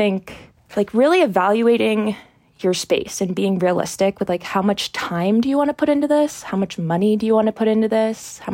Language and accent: English; New Hampshire, United States; now in Salt Lake City, United States; Okay, well, I'm not from Salt Lake. I'm from New Hampshire. Mm-hmm. So I grew up in New Hampshire on a horse farm.